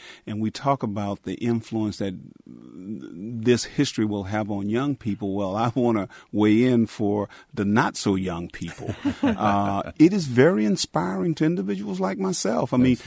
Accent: New Orleans, Louisiana, United States; As a youngster, I didn't grow up in Iowa. I grew up in New Orleans

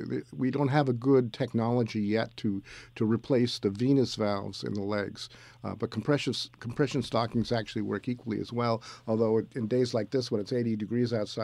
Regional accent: Boston, Massachusetts, United States; now in Albany, United States; which is very different from where I grew up and trained in Boston.

